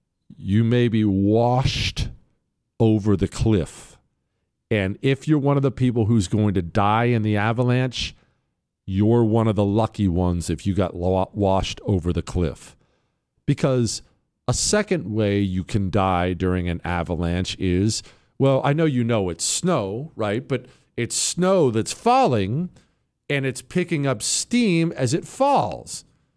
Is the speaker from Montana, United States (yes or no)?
yes; Bozeman, Montana, United States; I grew up in Bozeman, Montana. We were always in the mountains.